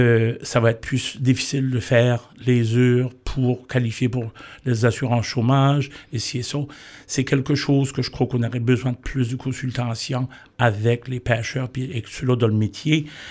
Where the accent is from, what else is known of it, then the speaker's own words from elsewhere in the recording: Nova Scotia, Canada; Moi, je suis fier acadien. J'ai toujours aimé la culture, la langue, et c'est ça.